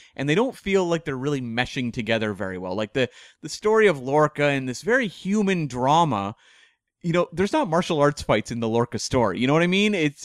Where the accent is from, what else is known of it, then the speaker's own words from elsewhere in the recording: Vancouver, British Columbia, Canada; Vancouver born and raised.